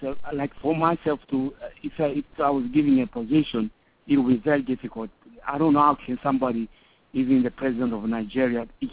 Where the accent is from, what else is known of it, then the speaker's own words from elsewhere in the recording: Zambia; the pickpockets when we were growing up in Zambia, things that used to happen in roadblocks.